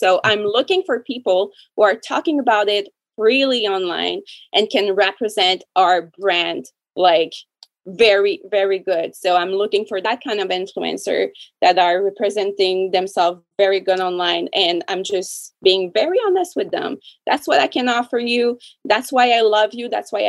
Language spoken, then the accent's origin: English; Canada; So I'm French Canadian.